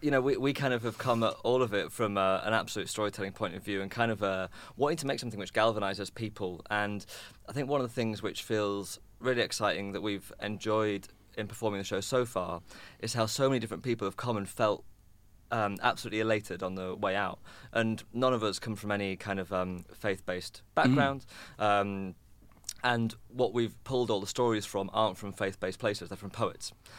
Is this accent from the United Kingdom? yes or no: yes; United Kingdom; Also, we're British, so we love talking about weather.